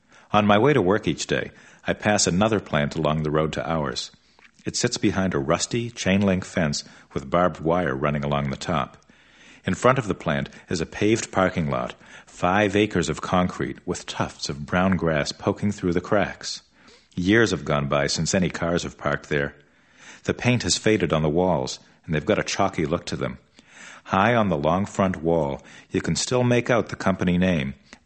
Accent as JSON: {"language": "English", "town": "Barrington", "country": "United States", "tie": "born or raised there", "said": "It's true, I was born and raised in Barrington, so I do feel at home here."}